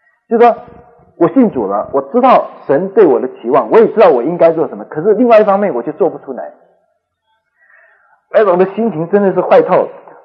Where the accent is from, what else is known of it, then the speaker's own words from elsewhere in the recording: China; 那么在我过去或者我们中国人的传统来讲